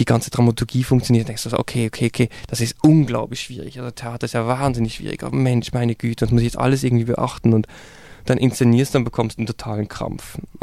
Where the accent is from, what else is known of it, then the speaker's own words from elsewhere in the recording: Switzerland; was natürlich als Schweizer Kompromisssucher und Ausdiskutierer beziehungsweise mal lieber Ruhenlasser dann ziemlich schwierig ist